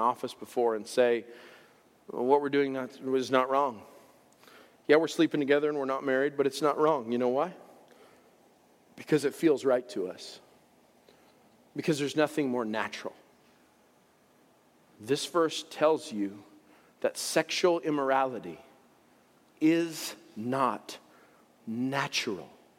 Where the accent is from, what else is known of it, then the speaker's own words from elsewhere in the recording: United States; Like I said, I'm American.